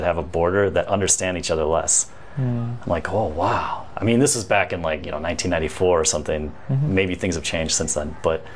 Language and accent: English; Midwest, United States; which may be a reality for a small handful of people in the country, but not for me, growing up in the Midwest.